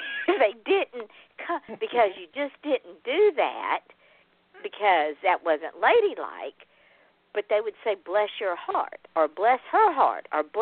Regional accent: Georgia, United States; now in Florida, United States; I am born and bred in Georgia. I've lived in Florida for 12 years. You can take me out of the state of Georgia, but you cannot take the state of Georgia out of me.

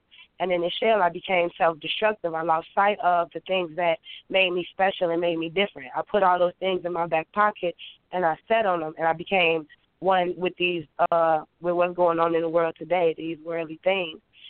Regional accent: Chicago, Illinois, United States; As far as about me, well, I'm originally from Chicago

